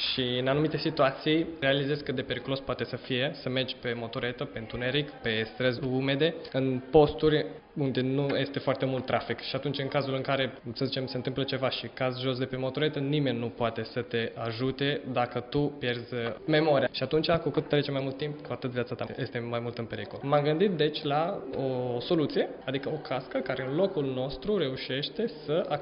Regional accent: Iași, Iași County, Romania; now in San Giovanni Valdarno, Italy; Din Iași.

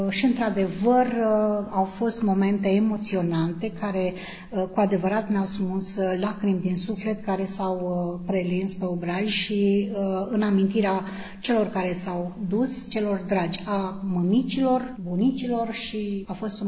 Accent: Zberoaia, Nisporeni District, Moldova; Eram aceeași fetiță la școală, în școala primară, în satul meu, Zberoaia

